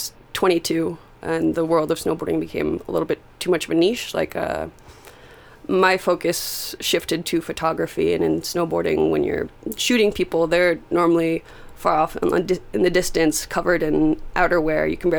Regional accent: Vermont, United States; moved away as an adult; now in Los Angeles, United States; Well, I've been in California since 2008. I moved from Vermont when I was 18 to California.

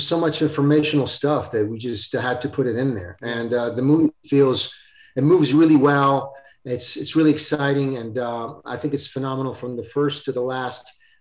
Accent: Italy; now in Florida, United States; Look at me. I came from Italy. We came from Italy with nothing. You know, I live in Florida.

